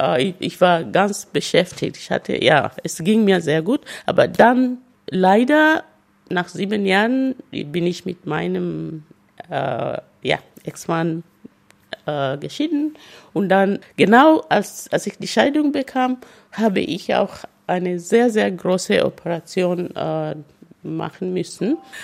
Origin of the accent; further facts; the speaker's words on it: Kenya; first language Luhya; German is a second language; Englisch, Kiswahili, Deutsch. ich spreche meine Muttersprache, Luya, aus Kenia und zwei Sprachen in Kenia.